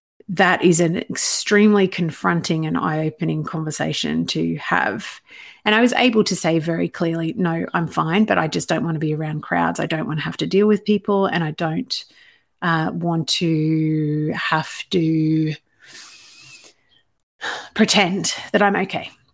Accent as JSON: {"language": "English", "region": "Queensland", "country": "Australia", "tie": "born or raised there", "said": "we had family up here for an event in Toowoomba near my hometown."}